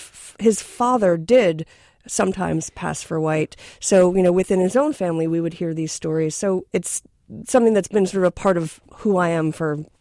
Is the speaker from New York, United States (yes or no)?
yes; New York, United States; moved away; I grew up outside of New York City where people are really in your face about what they think.